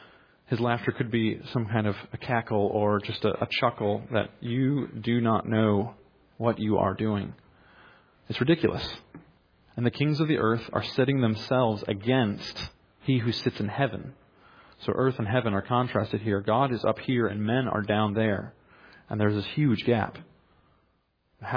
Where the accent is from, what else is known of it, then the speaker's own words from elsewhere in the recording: Michigan, United States; I'm from Michigan, and we don't have anthills as big as you have them down here.